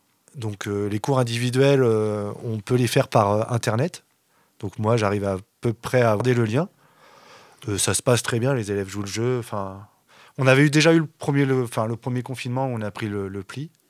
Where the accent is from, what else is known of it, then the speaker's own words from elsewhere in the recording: Saumur, Pays de la Loire, France; Je suis originaire de Saumur. Donc, j'étais à l'école de musique de Saumur.